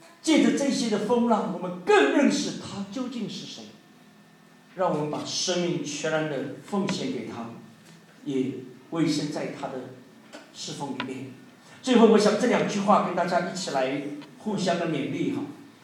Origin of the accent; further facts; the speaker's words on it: China; 他倾倒他的全部的生命在我们中国人的身上